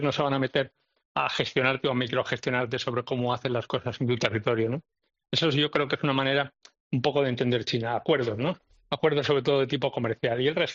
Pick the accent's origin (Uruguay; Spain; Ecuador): Spain; no es tan distinto como somos nosotros, los españoles, porque los españoles somos también un poco los mediterráneos, ¿no? Yo diría del sur de Europa.